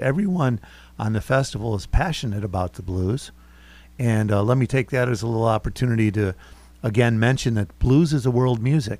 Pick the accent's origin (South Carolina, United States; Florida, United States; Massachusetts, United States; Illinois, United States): South Carolina, United States; Charleston; because I'm from Charleston.